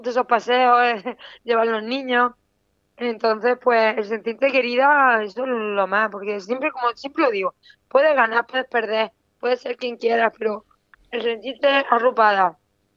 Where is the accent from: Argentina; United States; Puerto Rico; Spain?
Spain; Puerto Lumbreras, Region of Murcia; lo vamos a intentar traerlo aquí, claro, en mi pueblo, en mi gente y en mi pabellón.